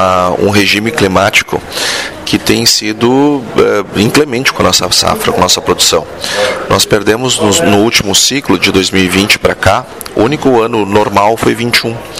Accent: Rio Grande do Sul, Brazil; nós, como gaúchos, não podemos mais aceitar.

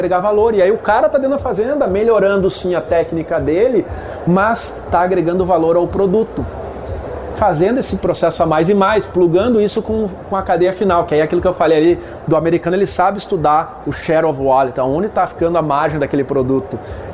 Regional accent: Rio Grande do Sul, Brazil; eu sou gaúcho e família de agricultor

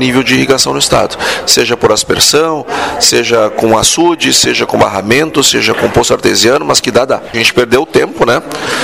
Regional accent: Rio Grande do Sul, Brazil; nós, como gaúchos, não podemos mais aceitar.

